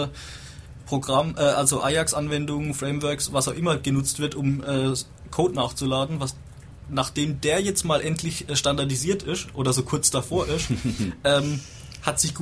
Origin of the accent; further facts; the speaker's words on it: Baden-Württemberg, Germany; Also, ich komme ja eher aus dem Badenser Gebiet